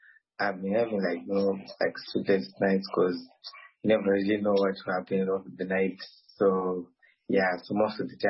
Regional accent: Zimbabwe; now in Ukraine; from Zimbabwe, and I'm in Ukraine, Chinitsky, and I'm studying computer engineering, and I'm in my third year.

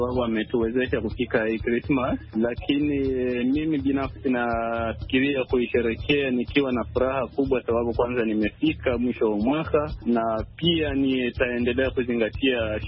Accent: DR Congo; now in Kisumu, Kenya; Mimi ni Mkongo ambaye nimeishi Kisumu.

